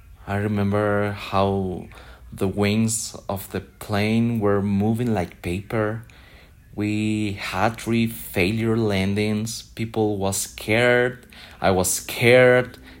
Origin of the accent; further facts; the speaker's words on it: Guadalajara, Jalisco, Mexico; English is a second language; now in Mexico City, Mexico; This is my voice. I'm from Guadalajara, but now I currently living in Mexico City.